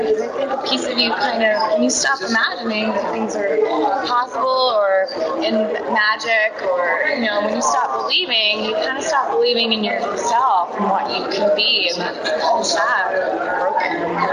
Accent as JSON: {"language": "English", "region": "Newfoundland and Labrador", "country": "Canada", "said": "But I mean, I'm from Newfoundland."}